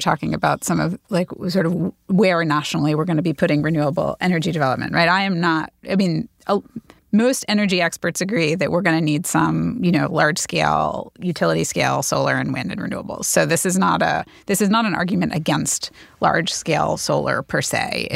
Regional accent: Kentucky, United States; I'm actually from Kentucky.

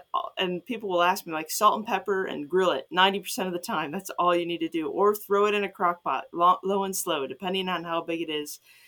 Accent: Illinois, United States; I'm from Chicago suburbs.

